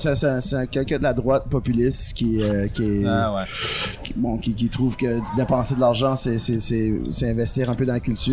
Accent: Tracadie-Sheila, New Brunswick, Canada; Tracadie, Shaila, by the sea.

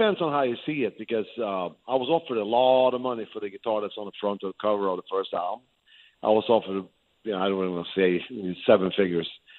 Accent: Sweden; English is a second language; now in United States; when I grew up in Sweden, it wasn't really any driving going on then because you couldn't park anywhere in the city

